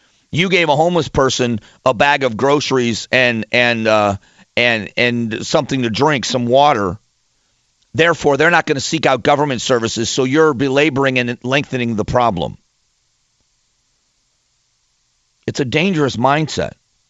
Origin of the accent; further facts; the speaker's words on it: Fort Myers, Florida, United States; My youngest brother is a sheriff's lieutenant in my hometown of Fort Myers, Florida, the Lee County Sheriff's Office